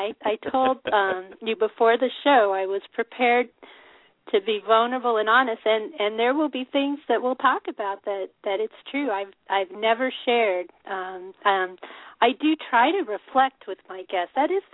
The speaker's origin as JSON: {"language": "English", "town": "Denver", "region": "Colorado", "country": "United States", "tie": "born or raised there", "said": "Well, actually, I grew up in Colorado, in Denver"}